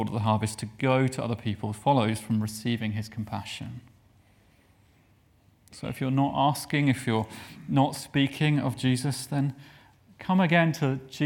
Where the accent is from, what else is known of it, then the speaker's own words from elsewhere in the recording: United Kingdom; And we're British, and that means we have a preference for shallow conversation about the weather and things like that.